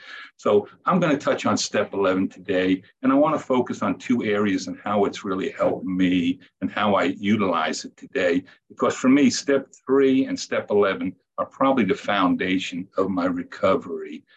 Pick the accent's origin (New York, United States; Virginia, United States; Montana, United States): Virginia, United States; Reston; I am from Northern Virginia, Reston, Virginia.